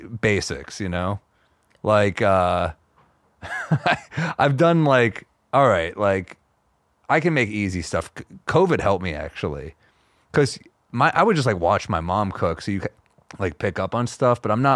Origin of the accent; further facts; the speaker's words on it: New York, United States; So, yeah, I like cooking, but I'm a New Yorker.